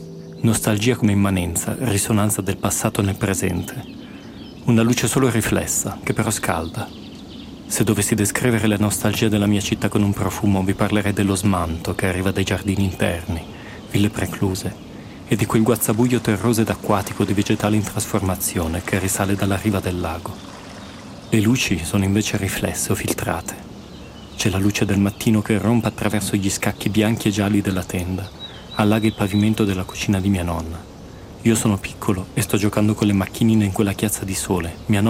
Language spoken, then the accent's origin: Italian; Como, Lombardy, Italy; born there; a Como, la mia città natale. È lì che ho iniziato a suonare.